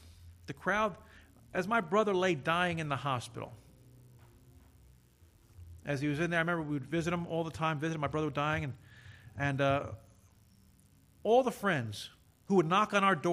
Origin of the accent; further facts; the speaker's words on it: Kearney, United States; They say, where'd you grow up? In Kearney? You're pastoring? In your hometown? Yeah.